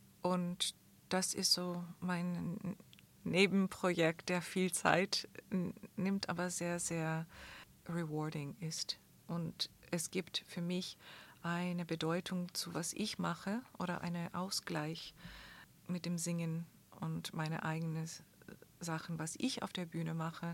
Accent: Toronto, Ontario, Canada; German is a second language; moved away as an adult; Ich komme aus Toronto oder ich bin da für die erste 25 Jahre meines Lebens und habe ich einen großen Bezug zu dieser Stadt.

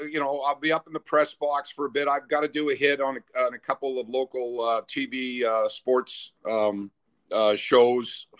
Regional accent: Canada; I'm originally from Canada. My roots are there.

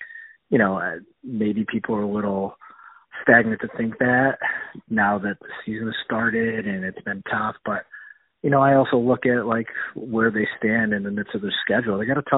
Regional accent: New York, United States; that was quite the experience growing up in the Onondaga area and always being at Syracuse lacrosse games

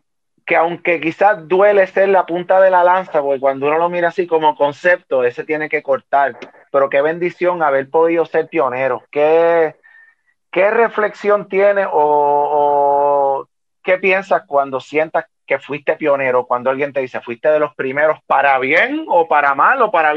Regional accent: Adjuntas, Puerto Rico; ¡Wow! Barón, ¡mi pueblo!

